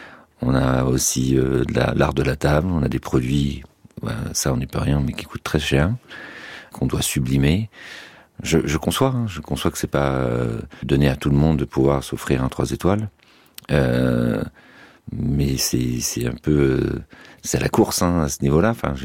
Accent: Brittany, France; Je suis breton.

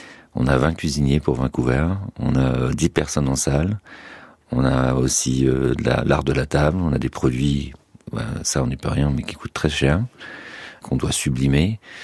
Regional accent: Brittany, France; Je suis breton.

